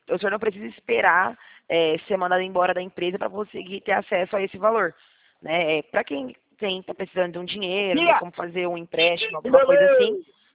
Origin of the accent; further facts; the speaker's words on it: São Paulo, Brazil; Eu não sou, eu sou de São Paulo.